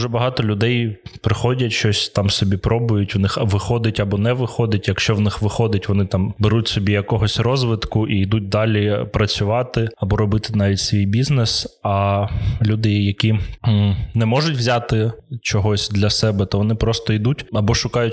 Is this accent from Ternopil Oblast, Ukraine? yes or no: no; Alchevsk, Luhansk Oblast, Ukraine; бо в Алчевську, звідки я родом, молодіжних організацій було, в принципі, дві.